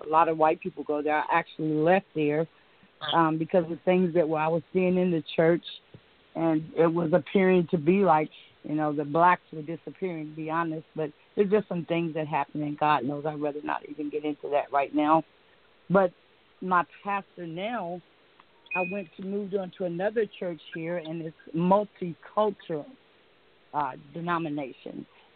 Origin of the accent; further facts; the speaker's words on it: Charleston, West Virginia, United States; I'm from Charleston, West Virginia.